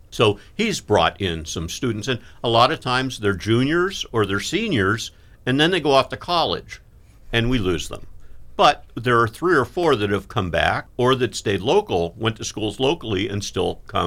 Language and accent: English; Wales, United Kingdom; in Plymouth there were a lot of Welsh people, and Welsh people love to sing, and I'm Welsh.